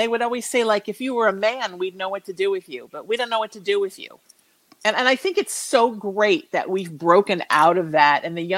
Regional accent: Connecticut, United States; So I'm from Connecticut, and I've always been, I like very New England tailored preppy L.L. Bean kind of clothes.

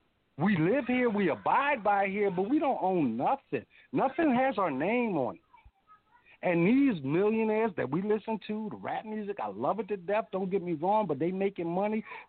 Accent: Philadelphia, Pennsylvania, United States; I'm 53 years old. I was raised in West Philadelphia.

